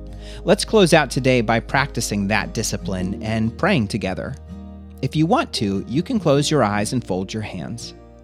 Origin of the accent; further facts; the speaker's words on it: Florida, United States; But I actually wasn't born here. I'm originally from Florida, the Sunshine State. And let me tell you, it only gets this cold a couple days per year, if at all.